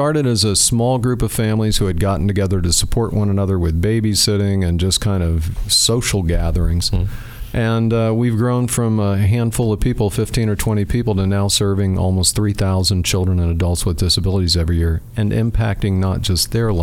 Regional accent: Cincinnati, Ohio, United States; now in Dayton, United States; And, you know, I came here to Dayton from Cincinnati, and they have the largest rubber duck race in the world.

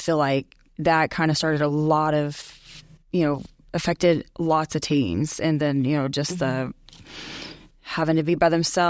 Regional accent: Broken Arrow, Oklahoma, United States; I'm from Broken Arrow. Mom of three

